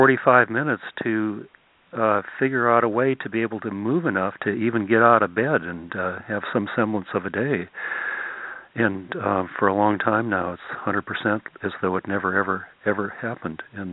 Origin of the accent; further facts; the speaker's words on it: North Dakota, United States; I grew up in North Dakota, northern part of North Dakota, actually